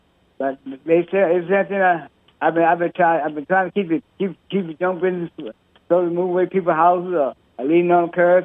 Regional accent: Maryland, United States; Yes, I'm from Outback, Maryland.

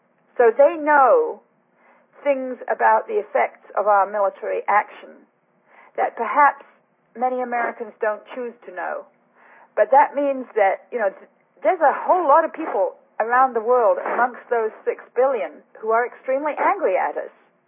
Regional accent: England, United Kingdom; when I was growing up in England

